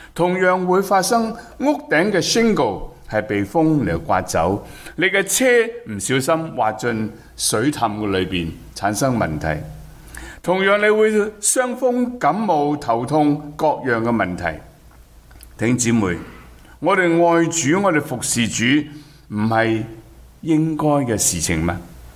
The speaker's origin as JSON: {"language": "Cantonese", "country": "China", "said": "如果你去欧洲行一行，我们中国人就是这样，辛苦一世打拼赚钱"}